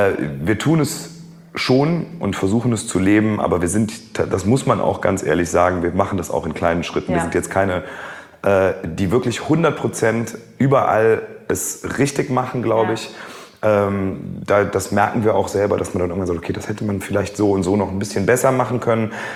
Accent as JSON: {"language": "German", "town": "Cologne", "region": "North Rhine-Westphalia", "country": "Germany", "tie": "born or raised there", "said": "Das ist meine Heimat, das kann man schon ganz klar sagen. Ich musste 3 Jahre während meiner Jugend in Grevenbroich wohnen."}